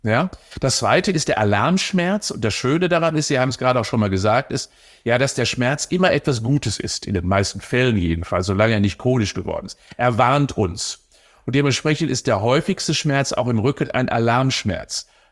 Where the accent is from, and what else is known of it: Cologne, North Rhine-Westphalia, Germany